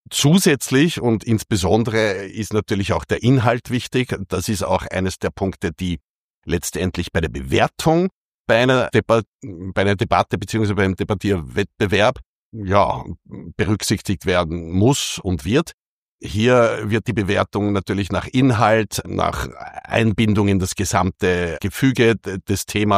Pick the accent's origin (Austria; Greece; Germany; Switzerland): Austria; Vienna; born there; Nein, ich bin kein gebürtiger Oberösterreicher. Ich bin grundsätzlich geboren in Wien, aber bin auch gereist mit meinen Eltern.